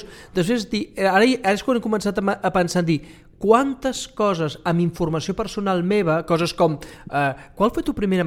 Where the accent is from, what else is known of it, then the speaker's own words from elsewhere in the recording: Badalona, Catalonia, Spain; som de Badalona i Badalona no es fa festa demà, tio